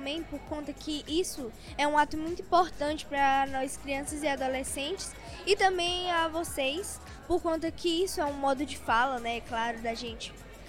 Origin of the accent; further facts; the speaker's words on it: Piauí, Brazil; tenho 12 anos e sou do Piauí.